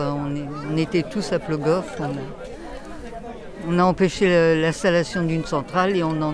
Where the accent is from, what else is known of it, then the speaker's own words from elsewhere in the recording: Brittany, France; Moi, je viens de Plinac, hein, à côté. Et donc, où je vis, où j'habite depuis toujours, je suis née là-bas.